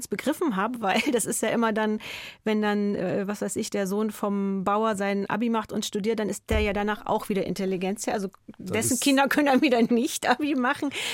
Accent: East Germany, Germany; now in Munich, Germany; Ich bin ja nun auch schon lange in München, aber der Osten ist halt schon meine Heimat, würde ich sagen.

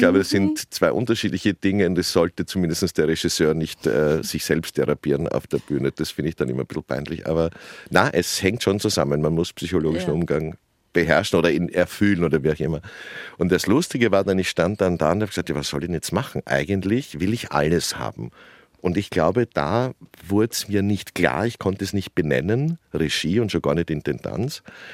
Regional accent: Hainburg an der Donau, Lower Austria, Austria; born there; Ich wurde in Hamburg an der Donau geboren, aber dann sehr früh übersiedelt.

